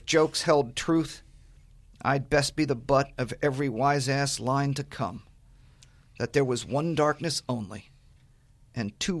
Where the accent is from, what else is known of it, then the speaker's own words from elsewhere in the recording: New Jersey, United States; I grew up in New Jersey, and my father would listen to the comic Gene Shepherd, who would just talk.